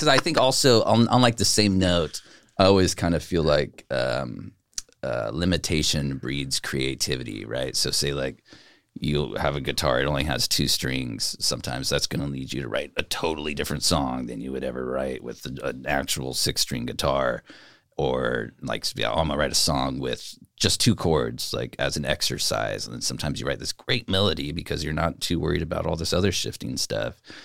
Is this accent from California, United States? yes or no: yes; Salinas, California, United States; now in San Juan Bautista, United States; I'm from Salinas, born and raised, lived here most of my life. Just moved last year